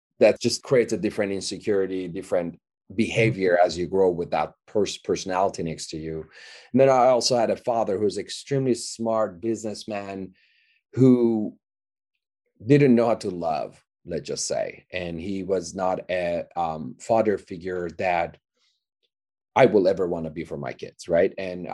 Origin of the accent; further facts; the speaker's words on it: Iran; moved away as an adult; also born or lived in Los Angeles, United States; I was born in Hollywood Hospital in LA. I was 30 days old. My mom moved back to Iran and they took the passports away, and I didn't have the chance to come back until I was 19.